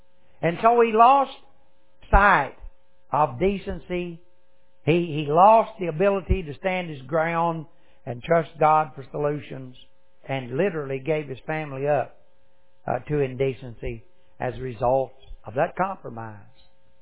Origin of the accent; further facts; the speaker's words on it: United States; Now, I'm an American and I understand that my view perhaps is different about the females in my family than maybe some others.